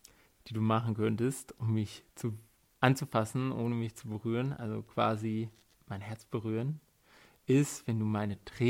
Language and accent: German; Germany; Ich bin Deutscher.